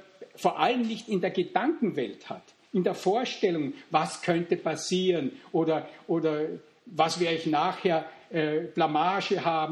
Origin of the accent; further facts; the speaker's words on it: Austria; Also ich bin in Österreich aufgewachsen